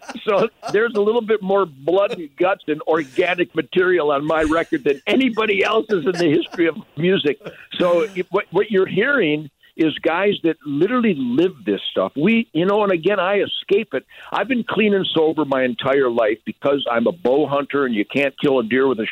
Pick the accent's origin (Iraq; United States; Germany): United States; Detroit, Michigan; born there; I was born in Detroit, surrounded by the … so there's always been this force, this musical force around me.